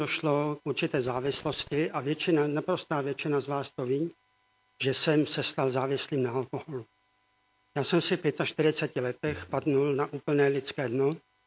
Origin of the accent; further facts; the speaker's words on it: České Budějovice, South Bohemian Region, Czechia; born there; now in Soběslav, Czech Republic; Já jsem se narodil v Českých Budějovicích 16. června roku 1954. V Soběslavi žiji 41 let.